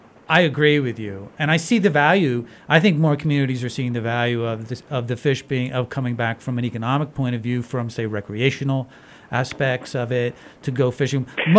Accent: New Jersey, United States; My first image of salmon growing up in New Jersey was watching Ted Williams catch him on the American Sportsman.

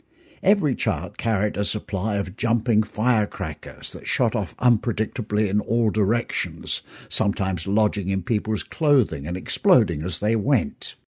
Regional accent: England, United Kingdom; was my favourite night of the year when I was growing up in England.

